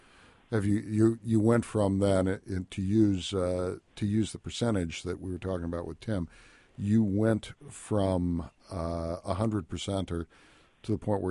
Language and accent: English; Indiana, United States; accent: Southern Indiana; I think earlier on I let my Southern Indiana accent get the best of me, and I was mispronouncing the name.